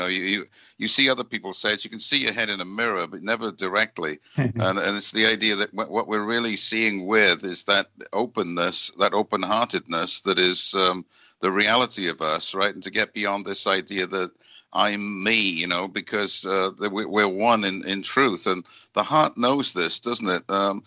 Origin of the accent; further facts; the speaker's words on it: United Kingdom; We see it in Britain, you know, my home country